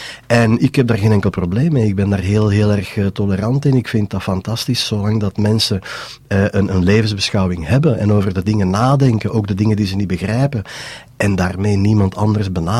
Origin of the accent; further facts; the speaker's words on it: Mechelen, Flanders, Belgium; Ik ben zelf van Mechelen.